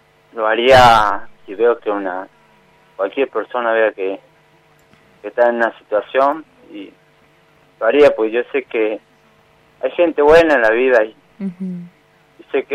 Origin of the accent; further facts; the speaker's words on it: Tucumán, Argentina; No, soy tucumano, tucumano